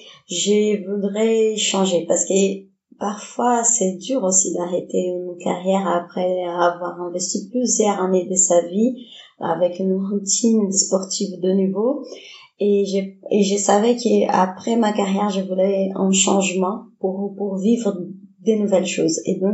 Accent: Belo Horizonte, Minas Gerais, Brazil; French is a second language; now in France; Je suis de Belo Horizonte. C'est pas loin des rios, comme ça on peut se repérer. Mais j'habitais pas à côté de la mer.

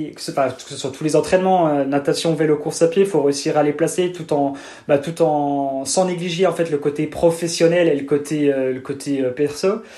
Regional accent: Montbéliard, Bourgogne-Franche-Comté, France; accent: accent de l'Est; Exactement, j'ai un petit accent de l'Est. Je suis un pur produit franc-comtois et plus précisément de Montbéliard.

